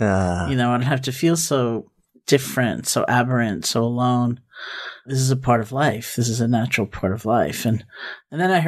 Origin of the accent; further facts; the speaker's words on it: New York City, New York, United States; I grew up in Washington Heights.